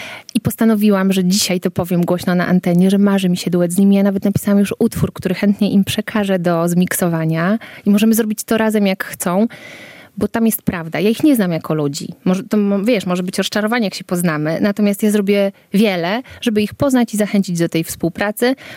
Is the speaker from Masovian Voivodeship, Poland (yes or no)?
no; Podlaskie Voivodeship, Poland; ja jestem z Podlasia, no, a właściwie wychowałam się gdzieś między Białymstokiem a Bielskiem Podlaskim. I wsie białostockie są mi bardzo bliskie, jak i kultura, i religia, i ten język